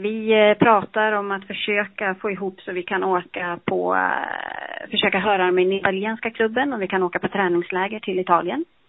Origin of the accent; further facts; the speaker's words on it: Sweden; Jag var ensam tjej ifrån Sverige.